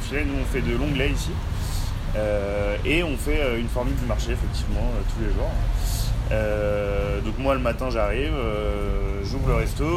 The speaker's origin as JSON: {"language": "French", "town": "Paris", "region": "Île-de-France", "country": "France", "lives_now": "Bordeaux, France", "said": "Moi je viens de Paris à la base, j'ai fait ma formation en alternance chez Ferrandi à Paris et je travaillais au Jules Verne en tant qu'apprenti. Et je suis à Bordeaux depuis un an."}